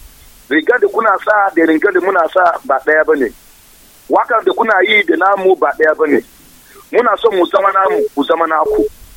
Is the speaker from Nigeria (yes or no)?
yes; Kaduna, Kaduna State, Nigeria; because I was born and brought up in Kaduna in the north.